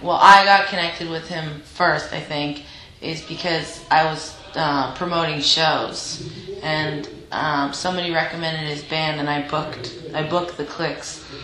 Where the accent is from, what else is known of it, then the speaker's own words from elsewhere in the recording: Toronto, Ontario, Canada; I grew up in Queen West in downtown Toronto, and I'd never moved in my entire life. I've traveled a lot, but never moved.